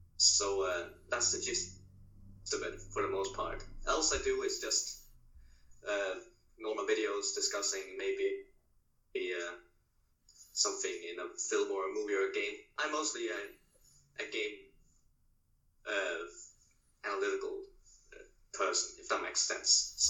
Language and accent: English; Faroe Islands; I'm from Faroe Island.